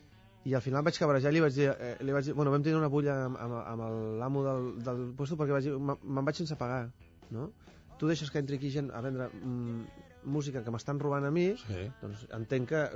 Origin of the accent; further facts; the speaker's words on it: Aragon, Spain; accent: patuès; Jo soc mig català, mig aragonès, i m'encanta la jota. I això és una jota aragonesa cantada en patuès. El patuès és de la zona d'on jo soc, com un dialecte del català, no?